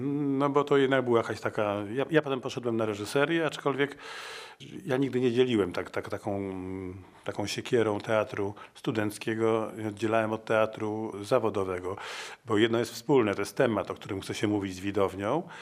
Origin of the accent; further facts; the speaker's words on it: Gdańsk, Pomeranian Voivodeship, Poland; Ja się urodziłem w Gdańsku, mieszkałem na Mariackiej w Gdańsku, chodziłem z rodzicami na wszystkie spektakle do Teatru Wybrzeże.